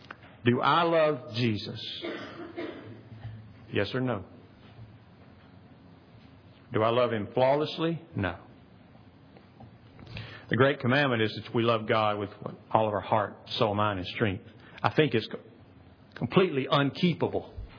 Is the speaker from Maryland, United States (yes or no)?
no; Pickens, South Carolina, United States; Because I just sound like a redneck, right? I mean, I'm from Pickens, South Carolina.